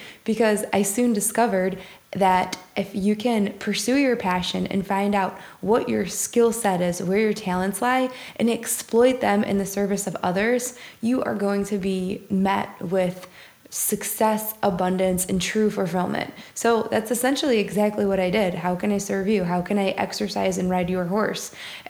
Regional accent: Michigan, United States; But I grew up just outside of Detroit, in the suburbs of Detroit, to blue-collar parents.

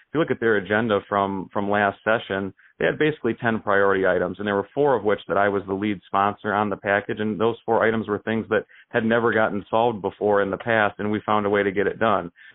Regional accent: Ionia, Michigan, United States; also born or lived in Grand Rapids; Grew up in the district, born and raised. I was born in Grand Rapids, raised in Ionia, graduated from Ionia High School, got my MBA at Grand Valley

